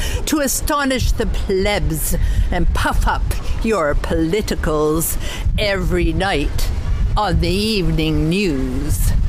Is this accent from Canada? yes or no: yes; Ottawa, Ontario, Canada; Well, I come from Ottawa. We don't do erotica in Ottawa.